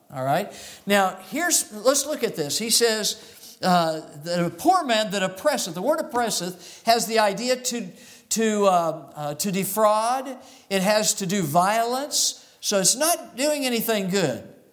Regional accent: Phoenix, Arizona, United States; I grew up in Phoenix most of the time, and in Phoenix, they're terrible about having ditches.

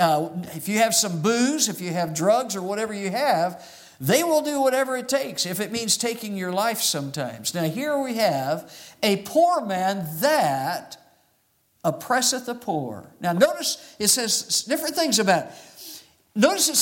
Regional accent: Phoenix, Arizona, United States; I grew up in Phoenix most of the time, and in Phoenix, they're terrible about having ditches.

